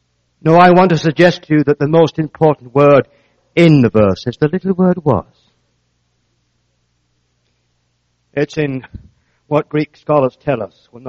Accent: Scotland, United Kingdom; now in Canada; I hope I'm sent from God, from Scotland to Manitoba.

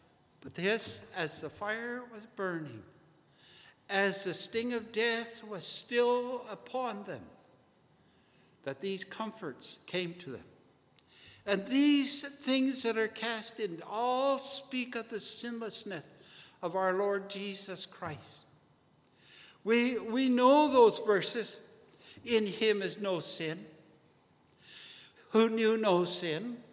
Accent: Thunder Bay, Ontario, Canada; Now, when I grew up in Thunder Bay, we had a lot of cedar trees around them.

